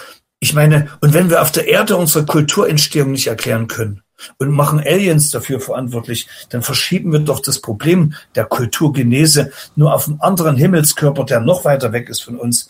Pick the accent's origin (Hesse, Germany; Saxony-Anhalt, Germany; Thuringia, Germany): Thuringia, Germany; als Thüringer.